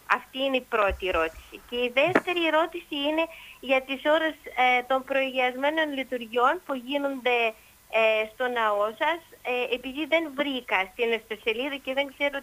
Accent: Moscow, Russia; now in Thessaloniki, Greece; Όχι, τώρα από τη Θεσσαλονίκη

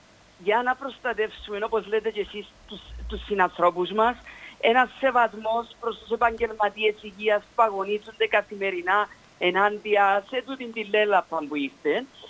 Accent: Nicosia, Nicosia District, Cyprus; είμαι από Λευκοσία.

